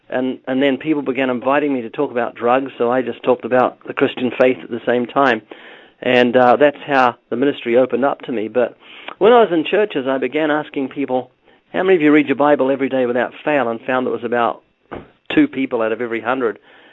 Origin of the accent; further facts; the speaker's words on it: New Zealand; accent: New Zealand; now in United States; I was born twice in New Zealand. Notice the slight accents because I've only been in the U.S. 22 years, but I spent most of my life in, down under in New Zealand walking around upside down.